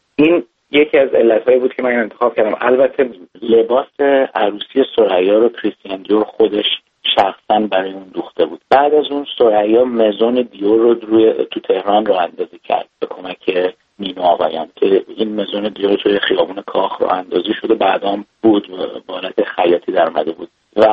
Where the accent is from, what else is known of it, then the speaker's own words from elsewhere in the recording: Iran; ما ایرانی هستیم